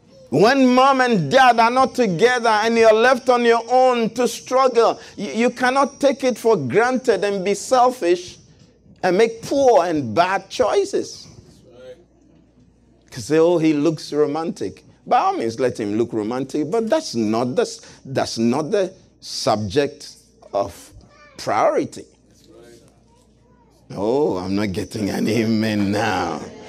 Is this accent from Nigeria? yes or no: no; Ghana; If you won't clap, I came with clapping from Ghana, so if you don't take it, I'll clap myself.